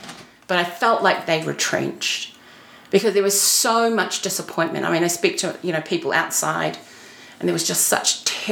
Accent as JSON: {"language": "English", "country": "New Zealand", "said": "as a woman, as Māori, and as a New Zealander."}